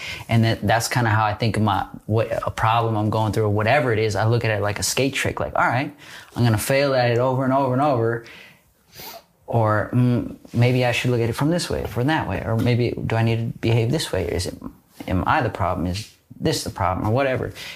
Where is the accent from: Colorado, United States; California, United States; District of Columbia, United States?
California, United States; Northridge; I grew up in Northridge, California, about 45 minutes to an hour from where we are right now.